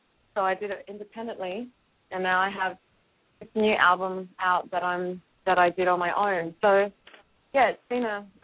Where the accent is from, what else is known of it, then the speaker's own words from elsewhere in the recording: Darwin, Northern Territory, Australia; now in Los Angeles, United States; I was born and raised in Darwin, which is a tropical town up north in Australia, and I'm from Greek parents. But, yeah, I grew up in the beach in Australia, in a very remote part of Australia, so a little town